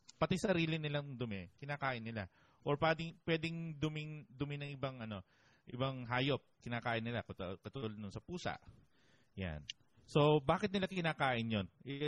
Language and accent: Tagalog; Tarlac, Central Luzon, Philippines; Kasi lumaki ako sa Tarlac.